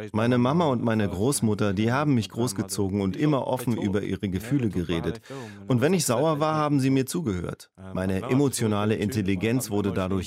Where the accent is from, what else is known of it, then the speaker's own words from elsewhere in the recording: London, United Kingdom; German is a second language; Ich bin aus London und London ist eigentlich eine Multikulti-Stadt mit Verschiedenheit und Akzeptanz. Ich bin zur Schule gegangen mit Leuten, wo jeder eine unterschiedliche Religion hatte, unterschiedliche Kulturen zusammenkamen.